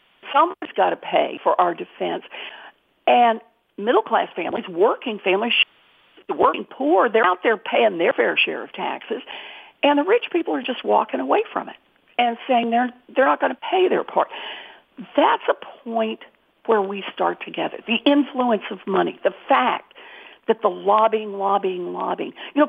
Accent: Oklahoma, United States; I was born and raised in Oklahoma. All three of my older brothers are now back in Oklahoma.

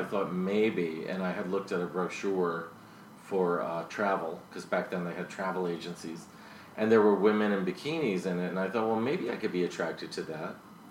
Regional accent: Brooklyn, New York, United States; also born or lived in Lower East Side, Manhattan; Yeah, I grew up in Bensonhurst, Brooklyn. I was born on the Lower East Side in Little Italy. I'm an only child. My parents, their parents, had come from Italy, from the Naples.

